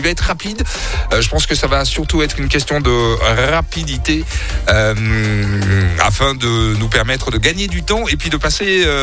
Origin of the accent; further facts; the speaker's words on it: Antilles, France; Je pense que chez nous, aux Antilles, particulièrement, oui.